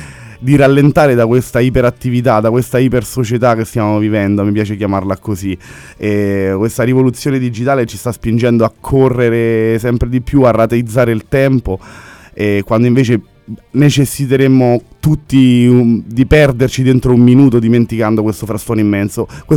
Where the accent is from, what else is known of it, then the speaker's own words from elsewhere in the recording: Montelibretti, Lazio, Italy; also born or lived in Rome; Ma io vengo da Montelibretti, cioè nel senso sono nato a Roma, però ho sempre vissuto in Sabina. Adesso attualmente sto abitando a Palombara Sabina, quindi sono spostato un po' più verso di voi, verso la Tiburtina. Però sì, ho sempre vissuto in provincia